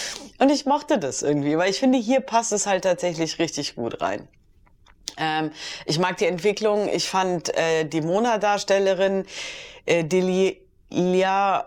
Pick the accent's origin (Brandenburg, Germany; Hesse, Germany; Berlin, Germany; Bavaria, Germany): Berlin, Germany; ich als Berlinerin und tatsächlich auch aus dem Wedding kommend, also lebend kommend tue ich daher nicht